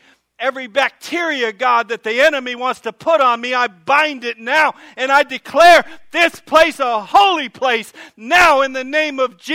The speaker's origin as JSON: {"language": "English", "town": "Fort Lauderdale", "region": "Florida", "country": "United States", "said": "I'm from Fort Lauderdale. Y'all don't have no bad neighborhoods here."}